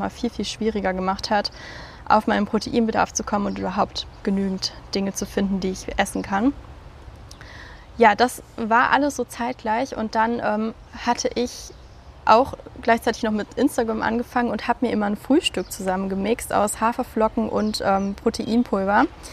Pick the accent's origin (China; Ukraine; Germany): Germany; Hahn, North Rhine-Westphalia; born there; Ich bin geboren in der Nähe von Düsseldorf, in Hahn, ein ganz kleiner Ort.